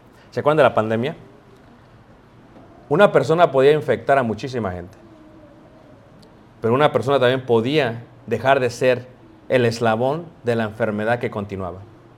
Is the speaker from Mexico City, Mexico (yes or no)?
yes; Mexico City, Mexico; Yo crecí en Ciudad de México.